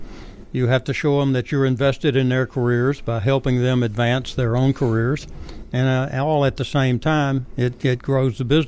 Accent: Jackson, Tennessee, United States; Jackson, Tennessee.

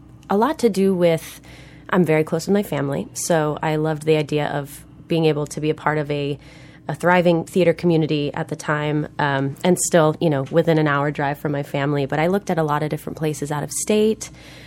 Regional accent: Spring Hill, Florida, United States; Yeah, I grew up in Spring Hill, Florida, and I have been pursuing theater since I was a little kid and all of the arts, honestly.

